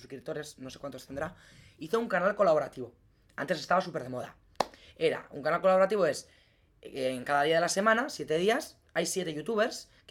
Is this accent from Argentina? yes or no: no; Azkoitia, Basque Country, Spain; Yo cogí la cámara, me la puse así y empecé a pasear por la calle de mi pueblo. Yo grababa la calle de mi pueblo.